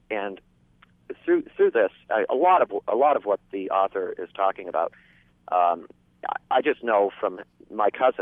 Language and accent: English; New England, United States; I'm visiting here from New England State. I'm on vacation.